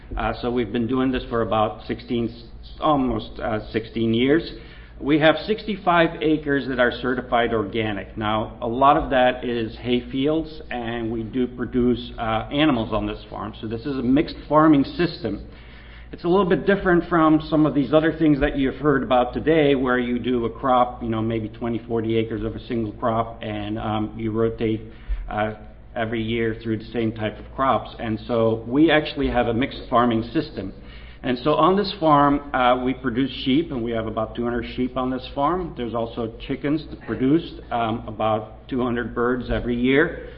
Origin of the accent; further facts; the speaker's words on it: West Virginia, United States; So first of all, I'm from West Virginia, work at West Virginia University right there.